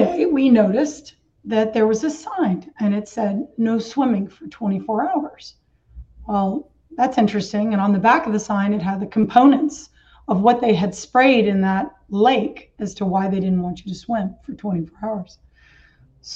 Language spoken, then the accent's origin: English; New York, United States; I came from the Catskills in New York, which is a really, really beautiful area.